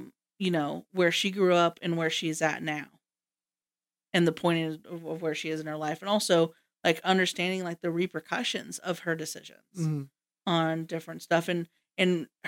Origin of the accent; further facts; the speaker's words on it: Georgia, United States; now in Missouri, United States; because I grew up in Georgia. Now, I did not grow up. I was in a suburb, not a, you know, a little town